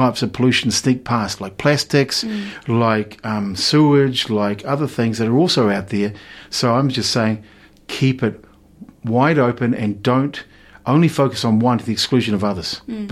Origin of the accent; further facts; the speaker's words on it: Otara, Auckland, New Zealand; when I was raised in Otara there, we were right at the end. We had all farmland around us where I grew up.